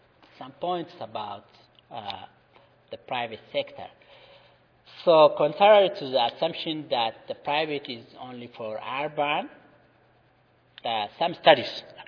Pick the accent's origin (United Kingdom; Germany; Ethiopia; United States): Ethiopia; I'm from Ethiopia